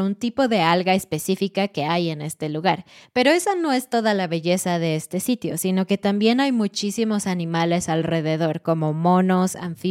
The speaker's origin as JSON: {"language": "Spanish", "country": "Mexico", "moved": "as an adult", "said": "siendo mexicana y habiendo vivido en México por 27 años"}